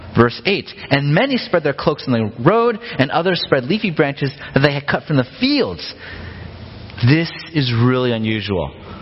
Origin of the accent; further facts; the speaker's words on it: United States; growing up in America, I think that's a dictator.